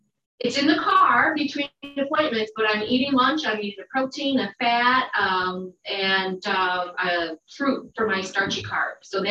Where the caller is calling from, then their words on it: Penfield, New York, United States; From Penfield, New York.